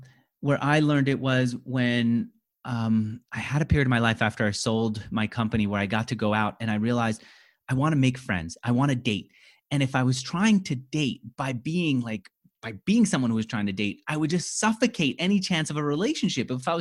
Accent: New York, United States; that's the belief I had growing up in New York.

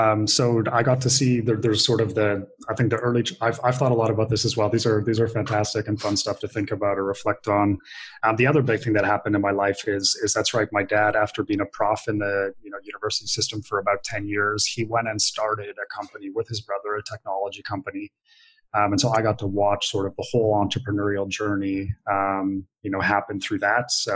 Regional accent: Alberta, Canada; I grew up in Canada, in northern Alberta. A very rich part of Canada, but we actually grew up not so wealthy in that area

